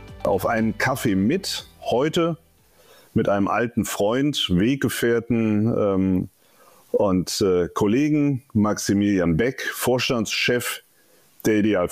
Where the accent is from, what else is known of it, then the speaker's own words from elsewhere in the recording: Berlin, Germany; ich bin waschechter Berliner